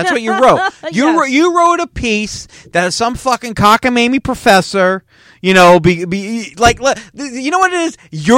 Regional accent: New Jersey, United States; People don't even think I'm from Jersey when they hear me a lot of times.

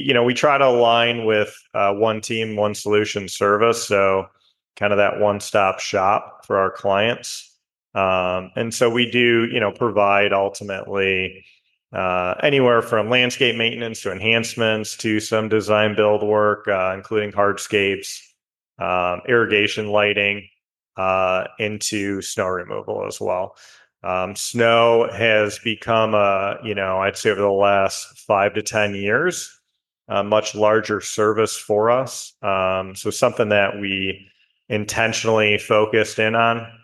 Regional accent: Grosse Pointe, Michigan, United States; So yeah, I grew up in Michigan. I've been in Michigan my whole life, born and raised in a city called Grosse Pointe, which is just north of Detroit.

